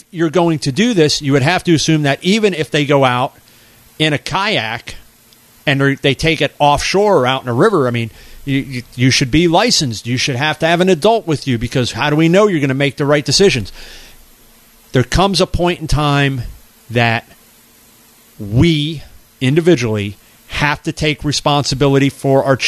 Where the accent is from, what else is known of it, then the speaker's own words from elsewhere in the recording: Merritt Island, Florida, United States; But I, growing up in Merritt Island, I used to take our boat at the age of 13, 14, 15, 16.